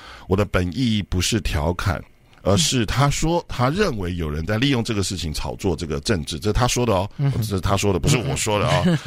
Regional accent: United States; 可是你触及到我美国人的一个痛

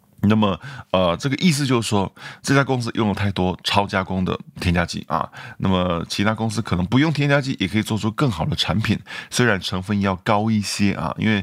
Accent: Taiwan; 因为我从台湾来，台湾好像没有这个词哈

